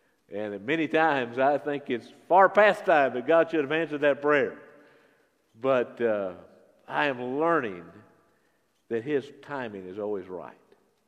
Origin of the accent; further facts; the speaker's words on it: India; That's what I've experienced all these years in the village that I grew up in India.